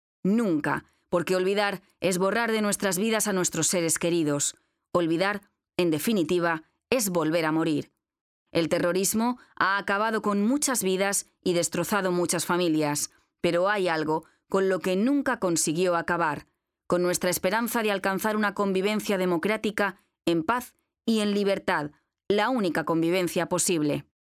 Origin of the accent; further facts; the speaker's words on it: Basque Country, Spain; en mi tierra, en el País Vasco